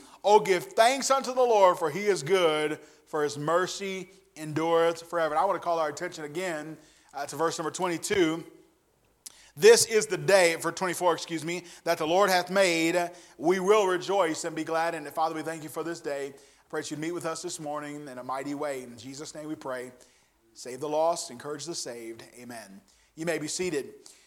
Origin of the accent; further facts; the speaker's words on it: Gary, Indiana, United States; every time I say I'm from Gary, somebody will tell me a story in the church about the time they went through Gary